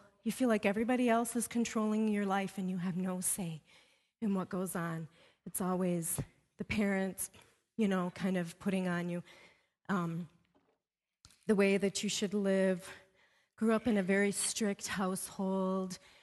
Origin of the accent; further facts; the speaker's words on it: Canada; Because I had a bit darker skin growing up in Canada